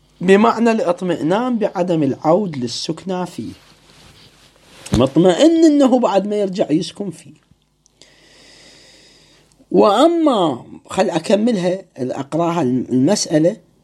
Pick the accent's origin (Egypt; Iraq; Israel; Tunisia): Iraq; Iskandariya, Babil; أسولف لكم عن مدينتي أنا، مدينة الإسكندرية، فيها شركات عسكرية وشركات مدنية.